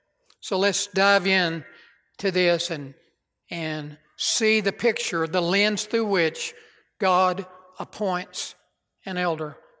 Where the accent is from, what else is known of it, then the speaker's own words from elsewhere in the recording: Clarendon, Texas, United States; a good friend of Lynn and I in my hometown of Clarendon, Texas, her hometown, was converted. We graduated from high school together.